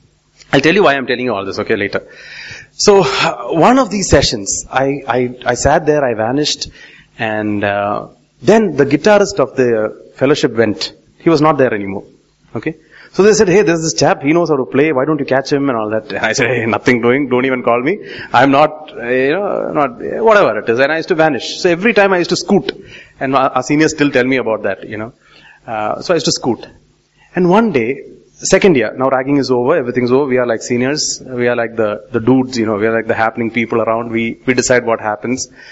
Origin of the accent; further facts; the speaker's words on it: Tiruvalla, Kerala, India; Okay, I grew up in Tiruvalla as the son of a preacher.